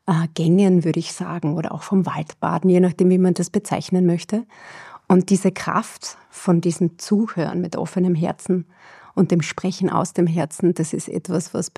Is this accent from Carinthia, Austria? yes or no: yes; Finkenstein, Carinthia, Austria; Ich bin in Kärnten in Finkenstein aufgewachsen. Das ist vielleicht war damals vielleicht mit 1000 Einwohnern ein Dorf in der Nähe von Villach.